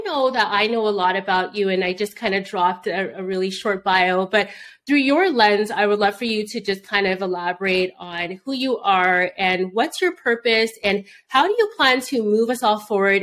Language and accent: English; Toronto, Ontario, Canada; Yes, my hometown in Toronto, Canada.